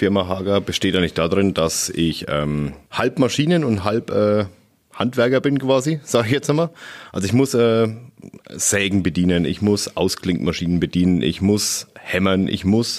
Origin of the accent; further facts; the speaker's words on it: Humbrechtshausen, Bavaria, Germany; Humbrechtshausen.